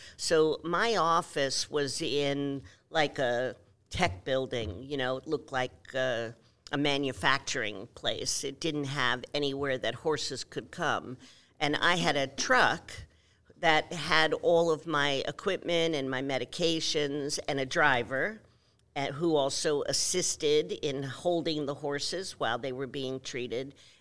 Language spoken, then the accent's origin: English; New York, United States; also born or lived in New Jersey; I grew up on the East Coast, New York and New Jersey. Some people can still hear it in my accent.